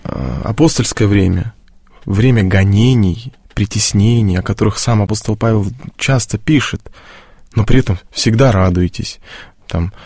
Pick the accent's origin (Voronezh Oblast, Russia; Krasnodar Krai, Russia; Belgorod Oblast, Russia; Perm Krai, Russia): Belgorod Oblast, Russia; Мы же из Белгородской области